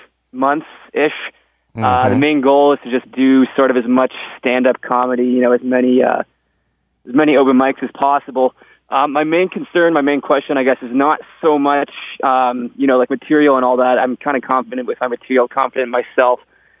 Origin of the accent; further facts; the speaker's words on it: Canada; my main thing is I'm Canadian, but I'd like to stay in the U.S. for an extended period of time.